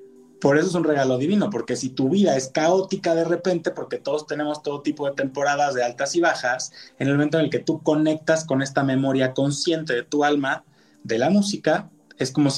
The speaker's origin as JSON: {"language": "Spanish", "country": "Mexico", "said": "nosotros crecimos siendo mexicanos con la creencia de que para obtener dinero y recursos y ser exitoso, necesitas sacrificar tu tiempo"}